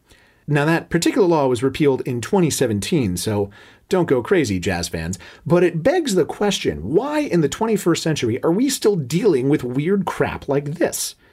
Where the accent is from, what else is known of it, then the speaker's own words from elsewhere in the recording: New York, United States; For example, in my home state of New York, you can sell beer and wine in the same place